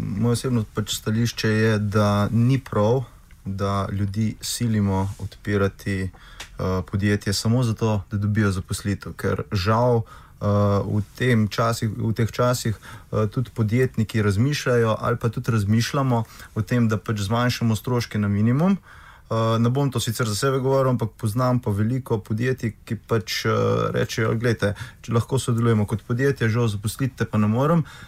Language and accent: Slovenian; Zasavje, Slovenia; jaz prihajam iz Zasavja. Zasavja je bila, bom rekel, ko je mrzgdo še, mislim, mi smo bili center industrije v Sloveniji, 200 let.